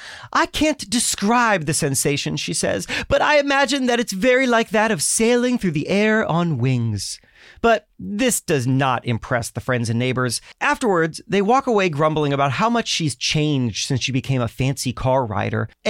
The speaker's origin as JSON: {"language": "English", "region": "Florida", "country": "United States", "tie": "born or raised there", "said": "and I grew up in South Florida, so that sounds about right."}